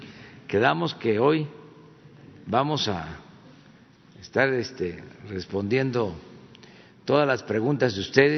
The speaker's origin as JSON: {"language": "Spanish", "town": "Tepetitán", "region": "Tabasco", "country": "Mexico", "said": "mi tierra natal, en Macuspana. Yo soy de Tepetitán, Macuspana, Tabasco"}